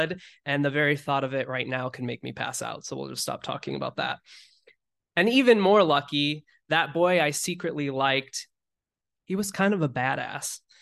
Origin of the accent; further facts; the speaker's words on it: Walcott, Iowa, United States; I was raised in the small town of Walcott, Iowa, which is more famously known for the world's largest truck stop right off of I-80. Walcott is the small town of 1,300 a mile south of the truck